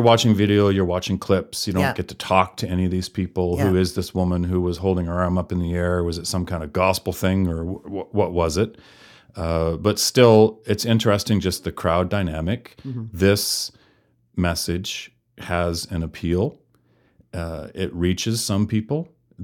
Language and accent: English; Canada; I said, well, I'm a journalist. I'm from Canada.